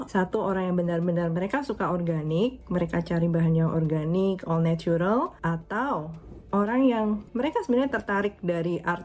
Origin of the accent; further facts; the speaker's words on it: Indonesia; walaupun kita dari kecil di Indonesia